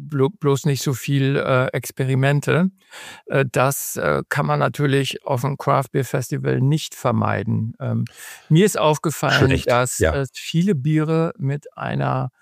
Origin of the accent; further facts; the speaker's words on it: Northern Germany, Germany; Wir sind ja als Norddeutsche